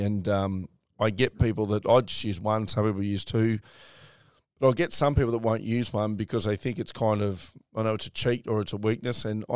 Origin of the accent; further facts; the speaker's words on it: Australia; PNG, Kokoda, I don't think you can beat it as an Australian for the physical, mental and emotional journey. I think it just ticks boxes that, as good as those other things are, they don't quite tick. And maybe not for everyone, but certainly for Aussies because of our history there.